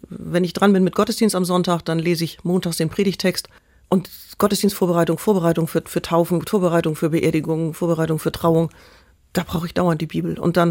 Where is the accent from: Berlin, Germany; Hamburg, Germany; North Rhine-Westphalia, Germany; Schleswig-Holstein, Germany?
Schleswig-Holstein, Germany; Kiel; now in Elmshorn, Germany; Ich bin in Kiel aufgewachsen, lebe jetzt mit meiner Frau in Elmshorn